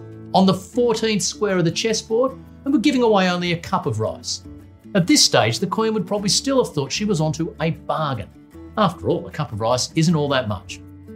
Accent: New South Wales, Australia; in my home state of New South Wales in Australia

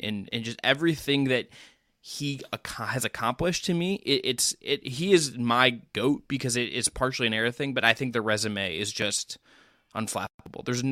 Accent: Cleveland, Ohio, United States; Like, for me, I grew up in Cleveland.

